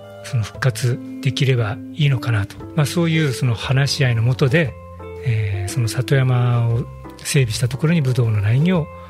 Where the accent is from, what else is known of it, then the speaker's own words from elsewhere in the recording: Nukazawa, Fukushima, Japan; もともと私は K ファームさんのすぐお膝元であるぬか沢、私の実家です。